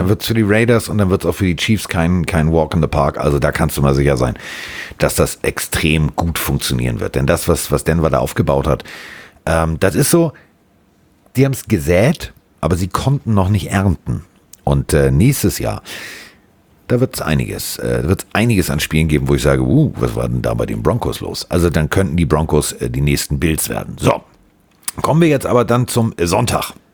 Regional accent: Northern Germany, Germany; Also für mich als Norddeutscher ist das ja mal abstrus.

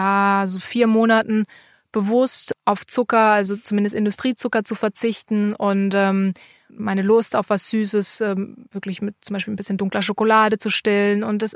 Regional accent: Baden-Württemberg, Germany; Also aus dem Badischen, wo ich herkomme, sagt man wunderfitzig.

